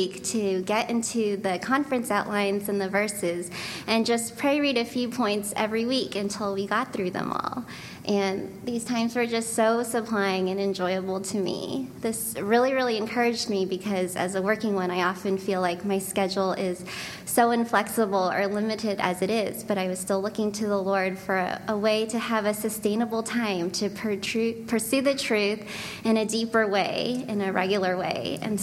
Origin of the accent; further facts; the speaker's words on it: Chicago, Illinois, United States; from Chicago